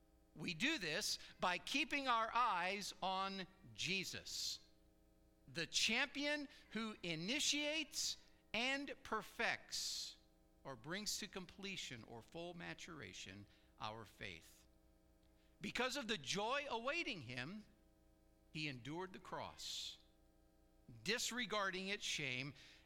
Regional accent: Ohio, United States; By the way, I grew up in Ohio.

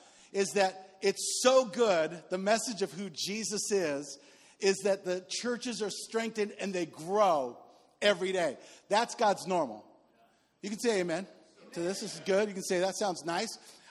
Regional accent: Washington, United States; The ones you're eating, where are you from? I said, you know, Washington State.

